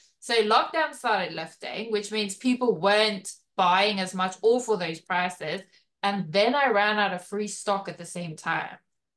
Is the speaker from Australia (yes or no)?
no; South Africa; I'm also originally from South Africa and we don't have eBay.